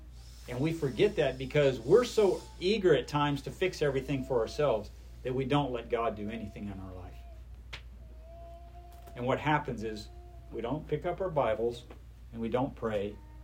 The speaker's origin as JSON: {"language": "English", "region": "New Mexico", "country": "United States", "tie": "born or raised there", "said": "I grew up out in New Mexico. My dad, when I was a kid, on his farm, he used to grow alfalfa hay."}